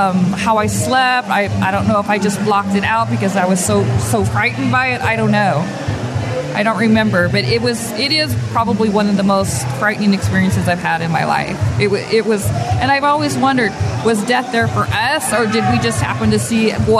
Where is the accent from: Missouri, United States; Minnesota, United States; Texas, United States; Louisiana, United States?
Texas, United States; New Braunfels; also born or lived in California; I'm from New Braunfels, Texas.